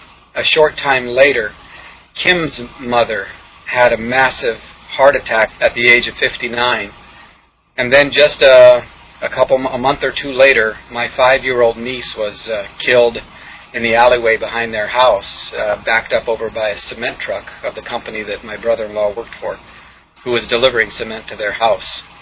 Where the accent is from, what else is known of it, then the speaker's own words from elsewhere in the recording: Papua, Indonesia; I grew up in what was the Netherlands, New Guinea. It was a Dutch colony. It was the west half of the island of New Guinea, which is the second largest island in the world. It's right above Australia.